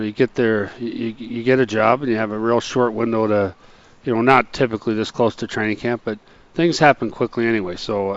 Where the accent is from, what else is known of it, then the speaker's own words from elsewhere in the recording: Edina, Minnesota, United States; So I grew up in Minnesota, and everyone... I grew up in Edina, and it's an affluent suburb, and everyone's like, oh, rich kid from Edina.